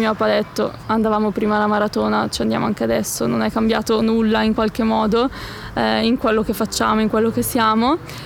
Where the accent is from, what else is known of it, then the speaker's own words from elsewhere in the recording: Palazzolo sull'Oglio, Lombardy, Italy; siamo arrivati nel mio paese a Palazzolo sull'Oglio